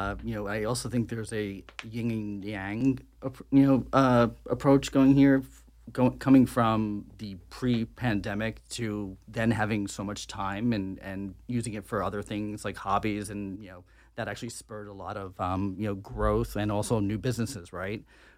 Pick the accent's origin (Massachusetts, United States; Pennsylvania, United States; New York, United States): New York, United States; So I'm from Long Island thereafter.